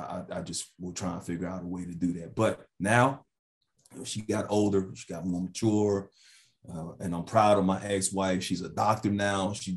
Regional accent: New York, United States; born there; We're both Knicks fan, New York guys, whatever, and all that type of stuff when I was born in New York.

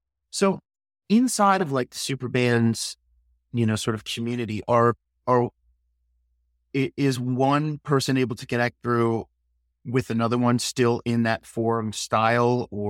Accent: Wyomissing, Pennsylvania, United States; it's literally probably the most famous person in the world is from my little hometown in Wyomissing, Pennsylvania.

